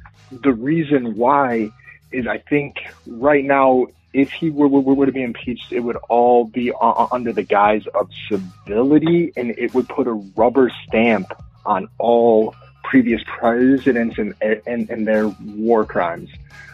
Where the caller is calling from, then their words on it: Chicago, Illinois, United States; I'm calling from Chicago.